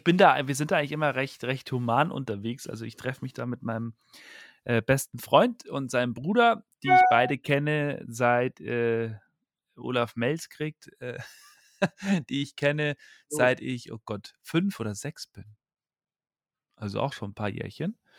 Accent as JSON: {"language": "German", "region": "Bavaria", "country": "Germany", "said": "Wetter ist jetzt auch nicht so prickelnd, aber da muss man einfach durch, auch als Bayer und als Mann."}